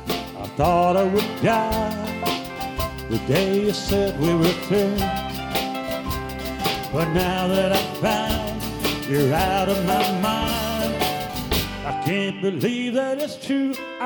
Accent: Cambridge, Minnesota, United States; also born or lived in Princeton, Minnesota; Yes, I'm from Minnesota. Actually, I grew up around Cambridge, Minnesota, and Princeton, Minnesota, right there.

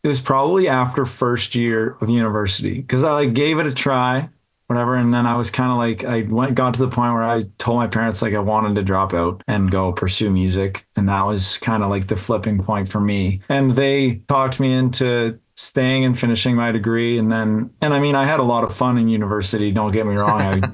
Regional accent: Elmira, Ontario, Canada; But yeah, I did most of my growing up in Elmira, played hockey and went to high school and stuff like that there.

